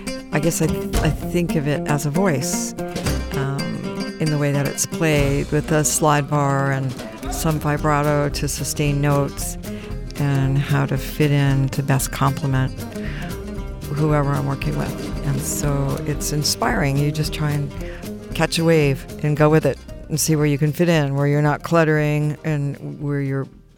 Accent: Woodstock, New York, United States; I grew up in Woodstock, New York.

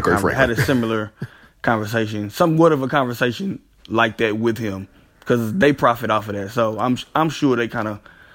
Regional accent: Brooklyn, New York, United States; I'm from Brooklyn.

